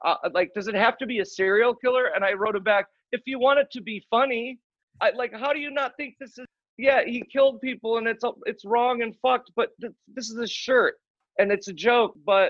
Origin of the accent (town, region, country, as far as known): Chicago, Illinois, United States; born or raised there